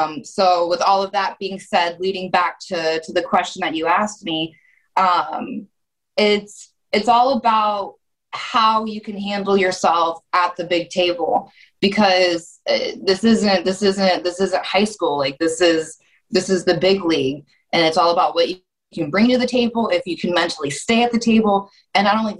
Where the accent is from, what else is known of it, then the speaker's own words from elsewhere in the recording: Columbus, Ohio, United States; So I grew up in Columbus, Ohio.